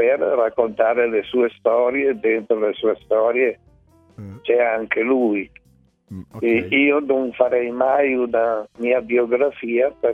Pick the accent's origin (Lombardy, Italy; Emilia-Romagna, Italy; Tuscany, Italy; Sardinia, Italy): Emilia-Romagna, Italy; Nella prima parte c'è il luogo dove sono nato. Io sono nato sull'Appennino emiliano